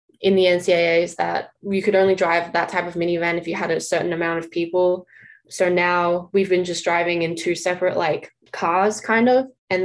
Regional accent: Australia; now in United States; being an American, everything from Australia

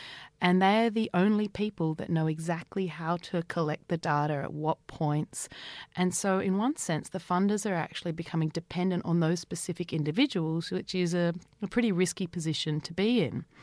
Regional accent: Australia; the sort of research that we as Australian people want them to be doing.

